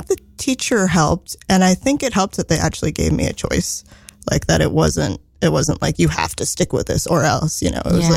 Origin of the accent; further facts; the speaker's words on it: California, United States; born there; I was born in the Bay Area, California, in a suburb about an hour south of San Francisco.